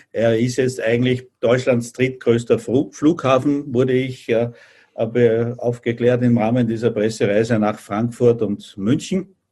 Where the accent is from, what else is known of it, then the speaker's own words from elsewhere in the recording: Austria; Mir persönlich als Österreicher